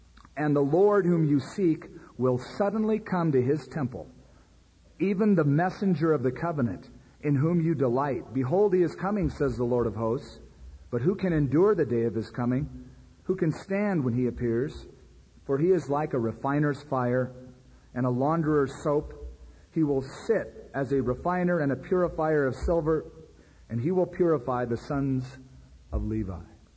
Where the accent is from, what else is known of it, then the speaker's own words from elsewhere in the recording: United States; born there; I was born in America. My father fought in the war, the big one.